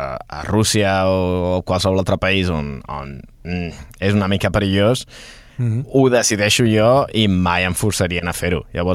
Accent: Viladecans, Catalonia, Spain; also born or lived in Barcelona; Jo vaig néixer a Barcelona, però vaig créixer a Viladecans.

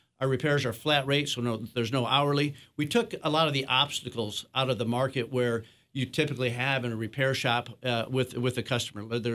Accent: Watervliet, Michigan, United States; moved away as an adult; I grew up in Watervliet. I moved away 37 years ago.

